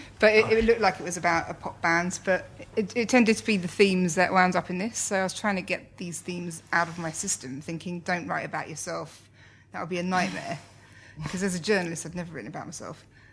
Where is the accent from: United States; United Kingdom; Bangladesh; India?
United Kingdom; Slough, South East England; now in Australia; I'm a journalist. I grew up in Slough and now I live in Australia.